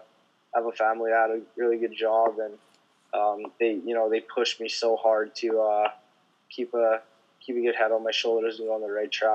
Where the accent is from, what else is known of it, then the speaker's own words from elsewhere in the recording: Saskatchewan, Canada; So I grew up on Kiskis First Nation, so it's a native reserve.